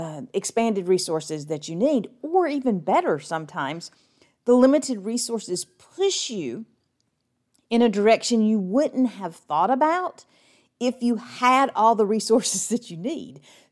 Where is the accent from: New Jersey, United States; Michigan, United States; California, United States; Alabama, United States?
Alabama, United States; I live near Lake Gunnersville Lake. I grew up on Lake Gunnersville.